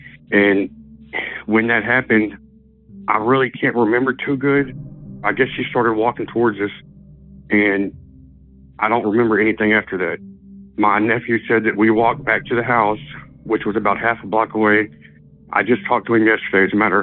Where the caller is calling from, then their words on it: Lumberton, Texas, United States; I'm calling from Lumberton, Texas.